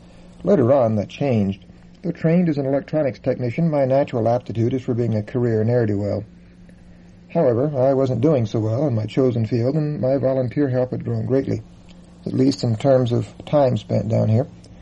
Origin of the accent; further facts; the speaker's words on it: New Orleans, Louisiana, United States; I spent a while on the Gulf Coast, not far from my hometown of New Orleans